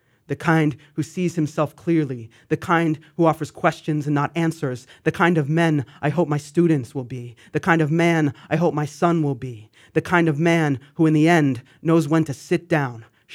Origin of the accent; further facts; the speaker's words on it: East Coast, United States; Even though I'm not from Boston, the power of the accent does speak to me, but I wonder what more Matt and I might have in common other than our East Coast upbringing.